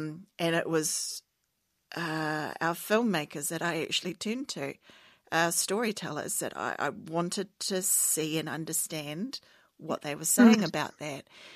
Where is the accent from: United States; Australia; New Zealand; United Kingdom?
New Zealand; because I was a little bit lost in what it meant to be a New Zealander.